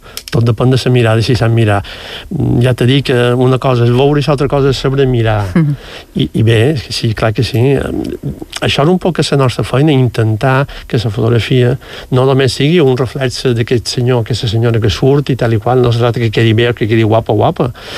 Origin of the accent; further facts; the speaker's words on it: Balearic Islands, Spain; estic superbé a la meva illa, però jo d'un continent i disfruto moltíssim de... Clar, jo també som, ho diré, diguem, sense pretensions, un poc que coneixedor de la meva illa, conec molt Mallorca